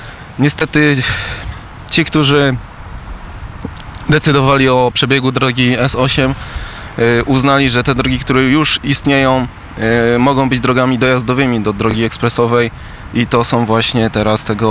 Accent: Wieluń, Łódź Voivodeship, Poland; jestem z Wielunia, moja rodzina pochodzi z Wielunia. Ja po studiach wróciłem do Wielunia i chcę w Wieluniu mieszkać.

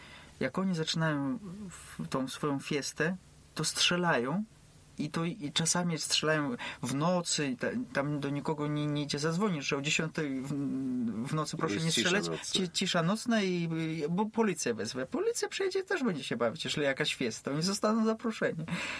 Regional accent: Belarus; Polish is a second language; moved away as an adult; also born or lived in Poland; jak już popracowałem tam u siebie na Białorusi, w Poznaniu, też w Polsce 2 lata

